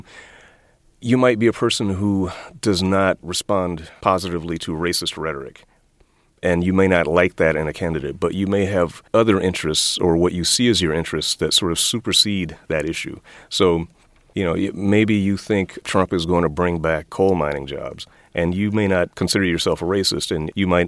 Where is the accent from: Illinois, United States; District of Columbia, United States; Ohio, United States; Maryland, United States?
District of Columbia, United States; Washington; I grew up in Washington, D.C. in the 1960s and 1970s. I was born in 1963, and I grew up in an all-black community, and it was lower middle class.